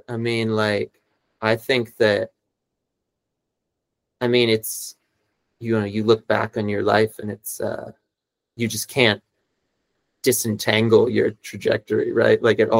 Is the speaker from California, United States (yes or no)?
yes; California, United States; So it's sort of like similar where I grew up in California, right?